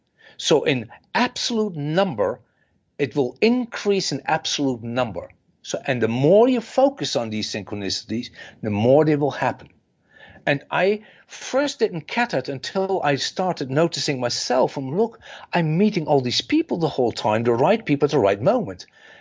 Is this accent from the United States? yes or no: no; Netherlands; I'm from the Netherlands. It's not .com. It is .NL.